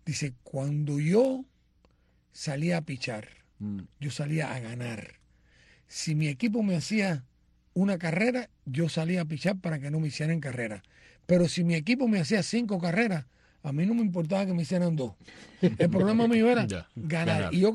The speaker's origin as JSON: {"language": "Spanish", "country": "Cuba", "said": "Mira, nosotros los cubanos, y hablo porque soy cubano"}